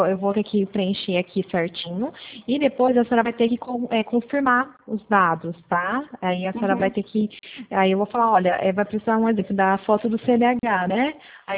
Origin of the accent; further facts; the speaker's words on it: Pirassununga, São Paulo, Brazil; Eu sou de Pirassununga, interior de São Paulo